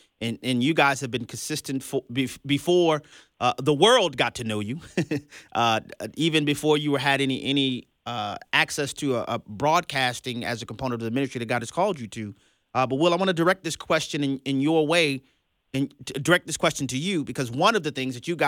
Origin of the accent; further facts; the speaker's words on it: New Orleans, Louisiana, United States; these are my friends from my hometown in New Orleans, Louisiana